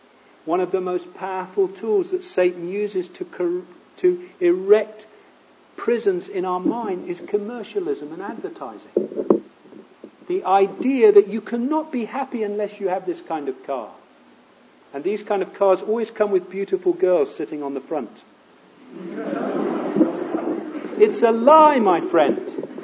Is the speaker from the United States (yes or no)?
no; England, United Kingdom; I'm an Englishman. If I followed the futile way of life that my English forefathers passed on to me